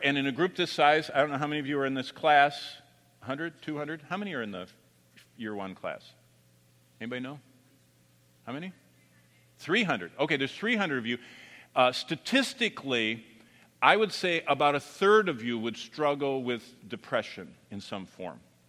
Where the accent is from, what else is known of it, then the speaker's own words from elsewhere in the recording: Michigan, United States; My pastor was in the hospital when I was growing up in Michigan 50 years ago